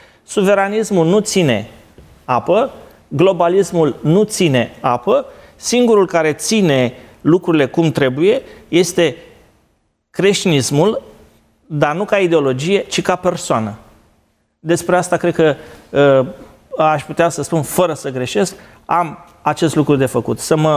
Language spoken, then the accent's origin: Romanian; Romania; Noi, ca români, am trecut prin multe, o să trecem și prin asta.